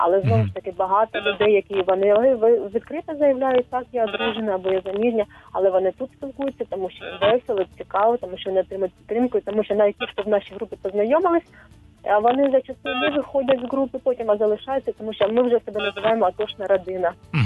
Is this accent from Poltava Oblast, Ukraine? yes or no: no; Dnipro, Dnipropetrovsk Oblast, Ukraine; от і я з Дніпропетровська